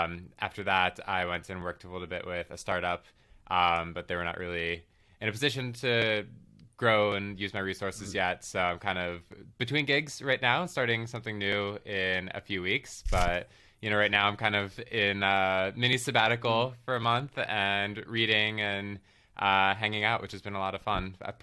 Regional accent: Ohio, United States; So I grew up in Ohio, went to school in Missouri

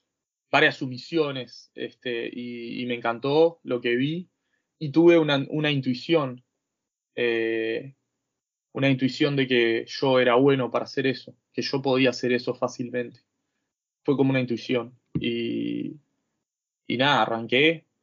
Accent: Uruguay; Jugaba al fútbol como cualquier uruguayo común y corriente.

